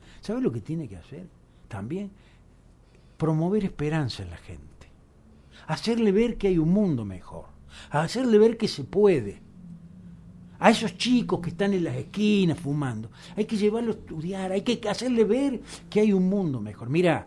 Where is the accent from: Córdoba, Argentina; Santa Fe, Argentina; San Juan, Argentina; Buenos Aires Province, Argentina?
Córdoba, Argentina; Villa María; born there; Yo que soy nacido acá en Villa María